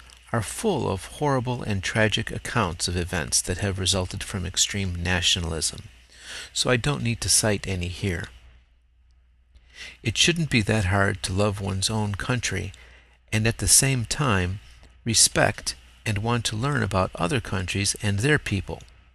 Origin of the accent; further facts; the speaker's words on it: Chicago, Illinois, United States; I grew up in Chicago, a large city whose history is one of immigration. My father was born in Mexico, and my mother's parents were from Poland.